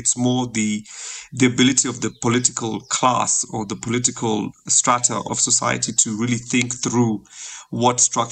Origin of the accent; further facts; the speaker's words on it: Nairobi, Kenya; I'm a Kenyan, born and raised in Nairobi.